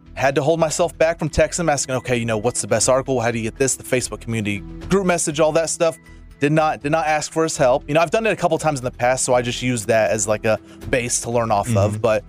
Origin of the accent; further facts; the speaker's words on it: Mansfield, Texas, United States; We go to my hometown of Mansfield. They have opened up an HEB. I've never been in one before.